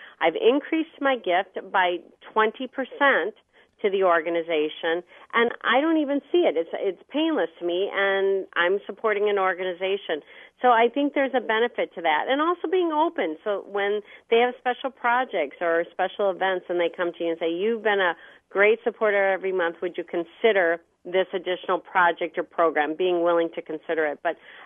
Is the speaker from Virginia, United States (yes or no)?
no; Alpena, Michigan, United States; born or raised there